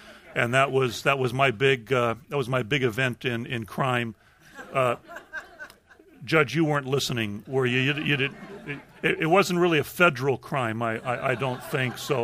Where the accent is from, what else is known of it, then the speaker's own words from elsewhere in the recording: Buenos Aires, Argentina; also born or lived in Caracas, Venezuela; And so I was born in Caracas, Venezuela. And we were there for 2 or 3 years or so. And then we moved to Buenos Aires, Argentina.